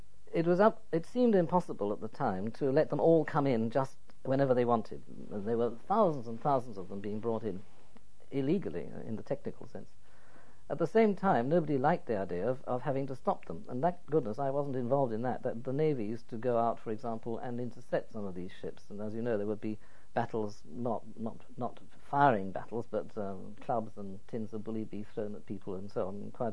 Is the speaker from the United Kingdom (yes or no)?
yes; United Kingdom; And even I, as a British person, if I went from point A to point B, might have to pass checkpoints.